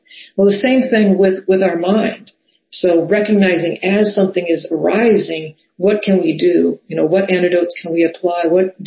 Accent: New Orleans, Louisiana, United States; I grew up in New Orleans, and that's really true in New Orleans.

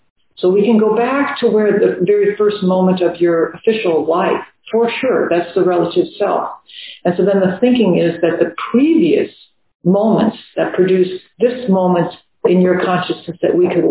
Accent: New Orleans, Louisiana, United States; I'm from New Orleans, so my mind is a lot in New Orleans right now.

